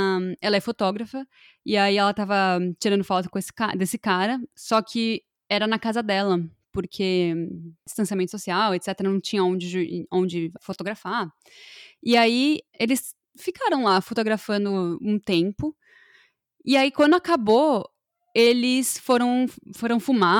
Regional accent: Brazil; Ainda mais do país que eu, da onde eu sou, do Brasil.

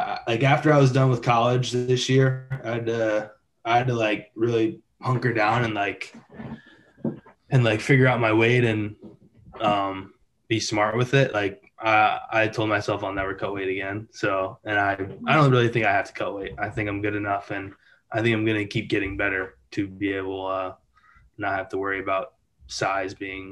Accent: Michigan, United States; born there; also born or lived in Kentucky; Starting out, I was born in Michigan. I moved to Kentucky when I was in seventh grade.

